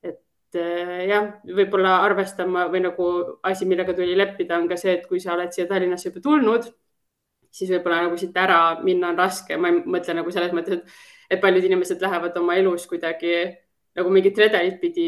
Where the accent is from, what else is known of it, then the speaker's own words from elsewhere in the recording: Lääne-Viru County, Estonia; mina olen maakas on ja ma olen Lääne-Virumaalt pärit väikesest kohast